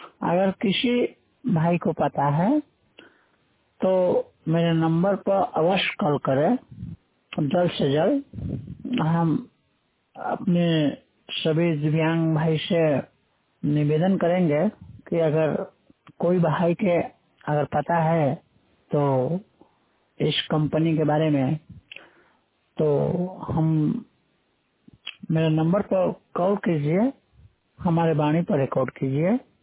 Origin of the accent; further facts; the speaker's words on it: Bihar, India; बिहार के निवासी हूँ, जिला बक्सर।